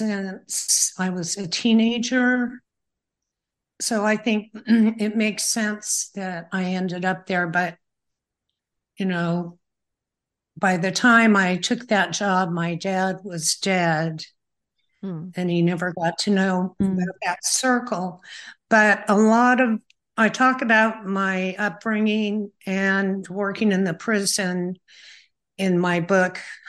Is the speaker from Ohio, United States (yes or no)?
no; San Luis Obispo, California, United States; born there; I was born in San Luis Obispo.